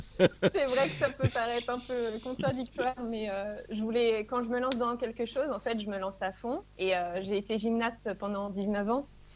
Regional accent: Le Havre, Normandy, France; je suis du Havre

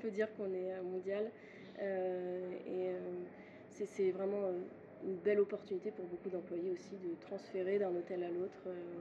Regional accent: Grand Est, France; now in Montreal, Canada; Alors moi, je viens d'Alsace, donc peut-être je suis habituée aussi au grand froid

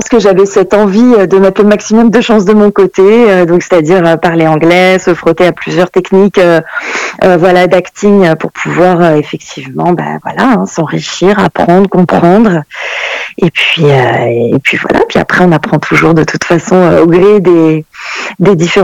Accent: Martinique; j'ai passé une partie de mon enfance aux Antilles, en Martinique.

